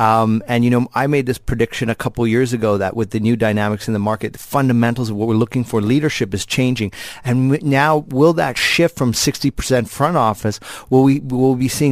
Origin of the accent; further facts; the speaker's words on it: Canada; I grew up in Canada